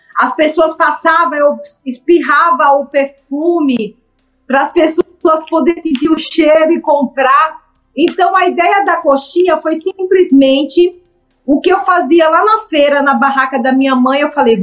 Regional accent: Itabaiana, Sergipe, Brazil; now in Santos, Brazil; Eu, há 36 anos atrás, vim de Itabaiana, Sergipe, sem conhecer nem o próprio marido com quem casei, que casei só para vir embora para Santos.

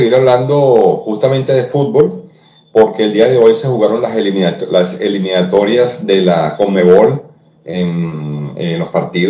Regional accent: Venezuela; Siendo venezolano, soy un poco detractor del fútbol venezolano

